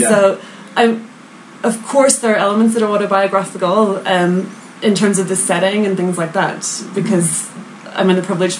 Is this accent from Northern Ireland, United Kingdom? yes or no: yes; Northern Ireland, United Kingdom; because I'm from Northern Ireland